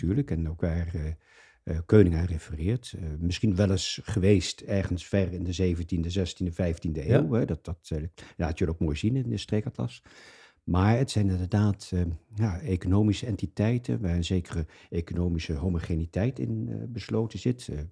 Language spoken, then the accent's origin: Dutch; Nijmegen, Gelderland, Netherlands; also born or lived in Utrecht; now in Groningen, Netherlands; Ik ben geboren in Nijmegen en daar heb ik de eerste, mijn tienerjaren doorgebracht. Ik heb gestudeerd en gewerkt in Utrecht.